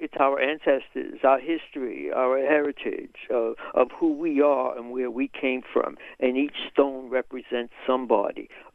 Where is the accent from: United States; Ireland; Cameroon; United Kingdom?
United States; even though I didn't lose a child, I'm an American, and I could feel for them.